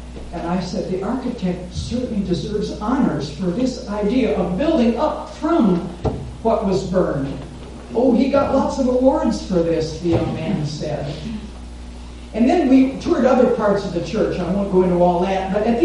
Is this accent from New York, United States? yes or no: no; Wisconsin, United States; And I said, "I'm a Unitarian from Wisconsin.